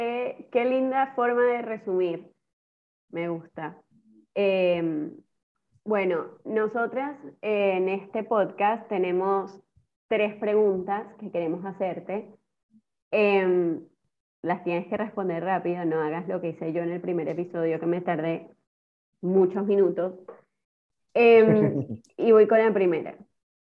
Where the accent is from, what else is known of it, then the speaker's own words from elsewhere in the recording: Trujillo, Venezuela; Yo soy de Trujillo, más respeto.